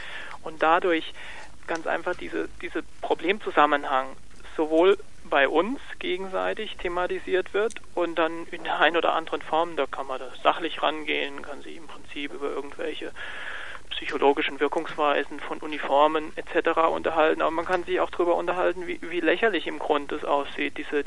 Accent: Zweibrücken, Rhineland-Palatinate, Germany; aus meiner alten Heimatstadt, aus Zweibrücken

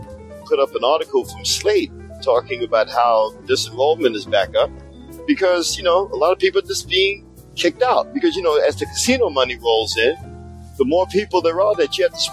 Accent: Newark, New Jersey, United States; also born or lived in Philadelphia; I'm from Newark. And, you know, even though, yeah, you know, I grew up a little bit in Philly, you know, I was shuttled between two households, right? So, but most of my coming of age, I suppose, years, my salad days, whatever the fuck you want to call it, you know, was in Newark.

